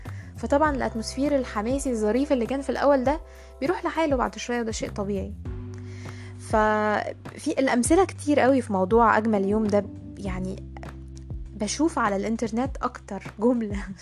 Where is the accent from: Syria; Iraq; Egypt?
Egypt; عندنا في مصر منتشرة حتة إنه هركب الطيارة